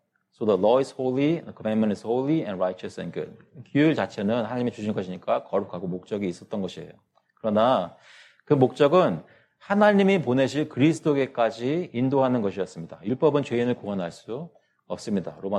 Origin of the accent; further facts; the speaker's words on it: South Korea; moved away; 제가 아직도 기억나는 게 제가 출석하던 한국에 있을 때 어릴 때 자라나던 교회에서 저희들에게 그 황금 봉투를 주잖아요.